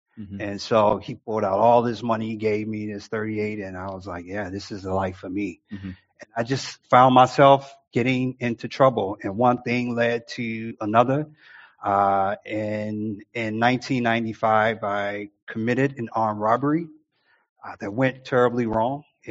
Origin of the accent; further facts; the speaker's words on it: Chicago, Illinois, United States; So I was born and raised in Chicago, and that's where I'm from, the Midwest.